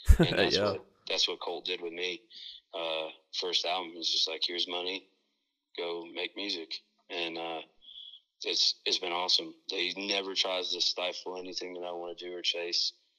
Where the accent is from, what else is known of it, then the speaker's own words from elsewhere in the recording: Kansas, United States; I grew up in Kansas for 6 years of my life